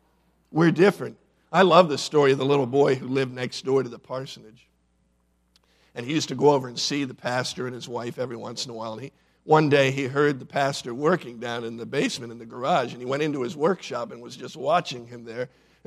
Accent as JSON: {"language": "English", "town": "Williamsport", "region": "Pennsylvania", "country": "United States", "tie": "born or raised there", "said": "I took a bike ride from Pittsburgh to my hometown of Williamsport."}